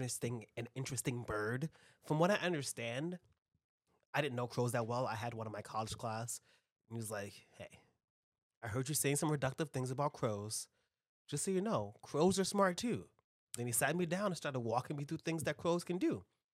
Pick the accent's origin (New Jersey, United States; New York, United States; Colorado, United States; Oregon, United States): New York, United States; Come on, I'm from New York. You think I don't know my pigeons?